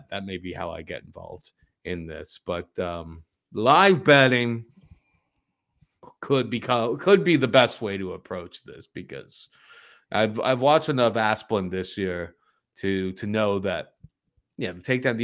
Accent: Canada; Here, we're Canadian.

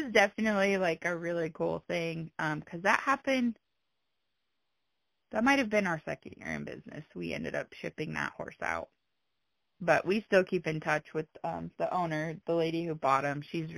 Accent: Wyoming, United States; I was born and raised in Southwest Wyoming, where horses are $1,500 horses.

